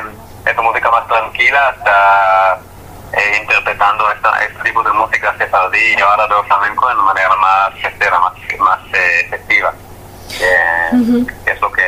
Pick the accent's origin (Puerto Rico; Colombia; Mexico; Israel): Israel; Spanish is a second language; moved away as an adult; now in Barcelona, Spain; Yo soy de Israel. Y vale, hace más o menos 5 o 6 meses me he mudado a Barcelona.